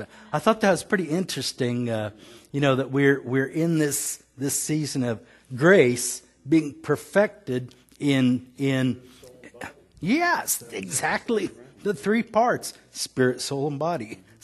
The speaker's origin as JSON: {"language": "English", "region": "Kansas", "country": "United States", "tie": "born or raised there", "said": "I was raised in Kansas, and we didn't use big words like restitution there"}